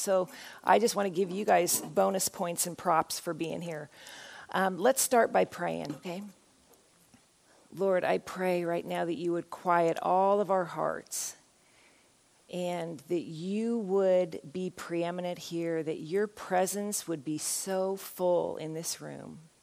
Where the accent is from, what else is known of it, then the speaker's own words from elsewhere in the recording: Washington, United States; also born or lived in California; now in Colorado Springs, United States; I was raised in Washington State and then went to college in Southern California at Azusa Pacific University.